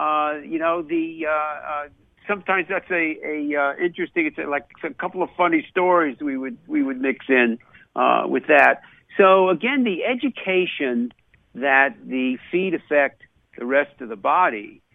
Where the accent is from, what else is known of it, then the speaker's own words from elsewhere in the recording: Massapequa, New York, United States; I grew up in Massapequa, Long Island.